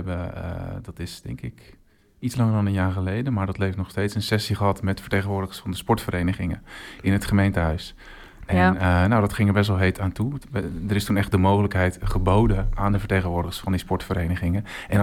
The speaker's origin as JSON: {"language": "Dutch", "town": "Rijnsburg", "region": "South Holland", "country": "Netherlands", "tie": "born or raised there", "also_born_or_lived": "Belgium", "said": "Ik ben opgegroeid in Rijnsburg. Ik ben geboren in het ziekenhuis. Ik heb een aantal jaren in België vertoefd. Maar woon nu alweer een jaar of 10, denk ik, 9. Met heel veel plezier in Rijnsburg."}